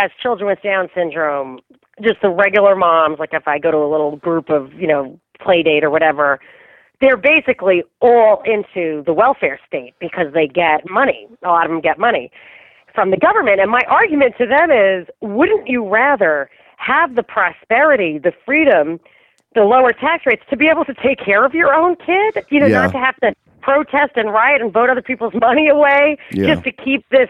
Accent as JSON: {"language": "English", "town": "Rockland County", "region": "New York", "country": "United States", "tie": "born or raised there", "also_born_or_lived": "Manhattan / Dallas / Houston / Bay Area", "said": "I am from New York, so I grew up in Rockland County, and I'm originally, my family's from Brooklyn, but I also lived in Manhattan when I was an investment banker."}